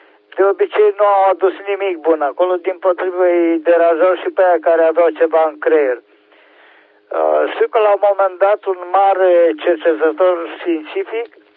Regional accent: Oradea, Bihor County, Romania; și sunt din Oradea.

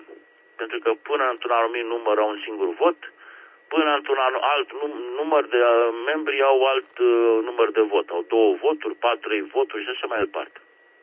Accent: Bucharest, Romania; că sunt bucureșteni de-ai mei, nu?

